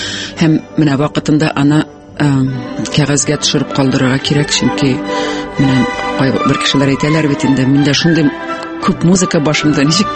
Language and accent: Tatar; Kyshlau-Yelga, Bashkortostan, Russia; Мин үзем Башкортстаннан бик матур, дөньяның иң матур авылыннан, Кышлау елгадан, Аскын районы ул